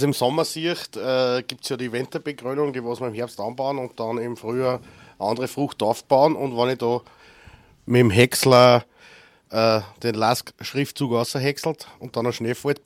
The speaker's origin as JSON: {"language": "German", "town": "Oebisberg", "region": "Upper Austria", "country": "Austria", "lives_now": "Nettingsdorf, Austria", "said": "Ich komme von Oebisberg und ich habe hingeheiratet nach Nettingsdorf."}